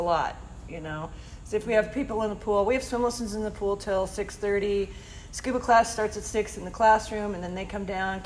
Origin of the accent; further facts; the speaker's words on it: Portland, Oregon, United States; I'm not from here. I'm from Portland.